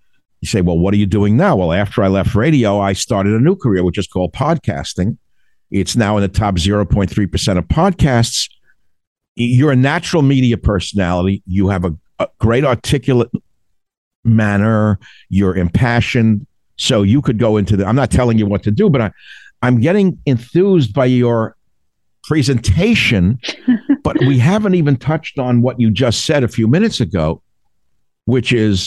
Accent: New York, United States; because I grew up in New York, but we had relatives in Eastern Pennsylvania.

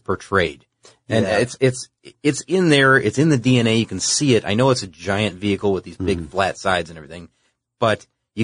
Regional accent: England, United Kingdom; Being English, I can't help noticing that you missed out an enormous chunk of the English history of the AC Shelby Cobra.

